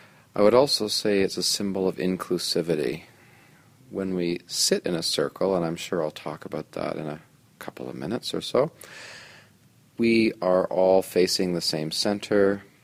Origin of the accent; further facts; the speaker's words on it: Guelph, Ontario, Canada; I'm here from Guelph, Ontario.